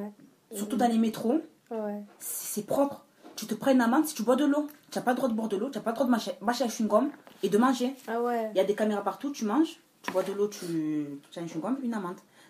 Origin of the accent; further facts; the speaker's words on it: Marseille, Provence-Alpes-Côte d'Azur, France; Voilà, je viens de Marseille. À Marseille, des buildings, on ne voit pas.